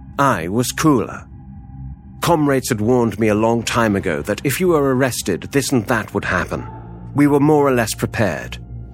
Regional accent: Skidra, Central Macedonia, Greece; also born or lived in Thessaloniki; I was born in Thessaloniki in 1947. But most of the time after that, my childhood, I spent in Skidra.

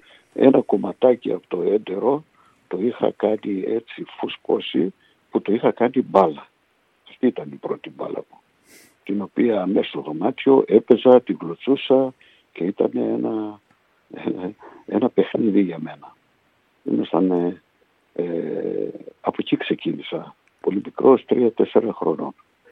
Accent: Hungary; also born or lived in Poland; στην Πολωνία, εκεί παντρεύτηκαν οι γονείς μου και εκεί γεννήθηκα, στην Πολωνία, στην πόλη Κοζέλετ. Από εκεί σε ένα χρόνο μέσα μετακομίσαμε στην Ουγγαρία.

